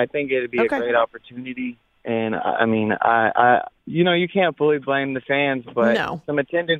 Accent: Fort Worth, Texas, United States; But, I mean, like, I'm from Texas, from Fort Worth, and when our Rangers were just now good

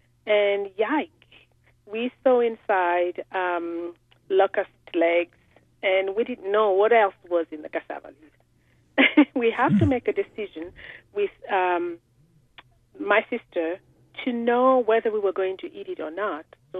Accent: Republic of the Congo; Well, I'm from Congo.

